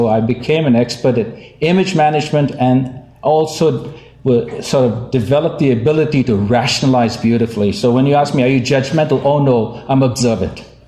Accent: India; yes, I am originally from India.

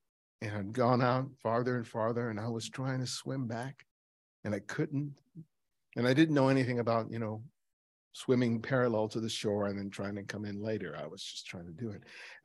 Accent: Los Angeles, California, United States; growing up in South LA during the 70s

